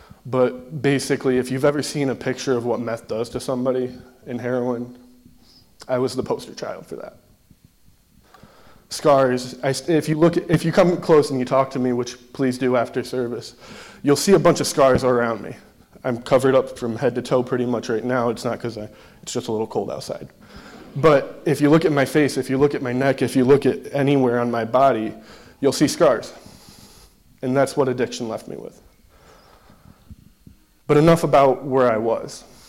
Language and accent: English; Trumansburg, New York, United States; I grew up in Trumansburg. I'm 23 years old